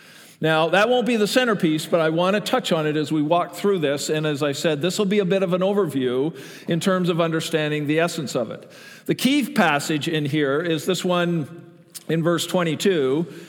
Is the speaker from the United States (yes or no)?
no; Canada; For those of you who are visiting, I'm Canadian. I know nothing about American history because they didn't teach us that, right?